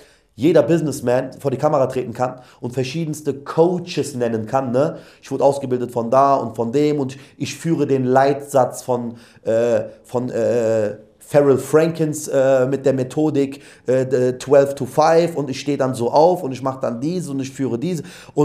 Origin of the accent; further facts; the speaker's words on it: Germany; Ich bin selber in Deutschland aufgewachsen. Ich habe hier mein Abitur gemacht, Schule, Kindergarten. Ich habe alles hier erlebt.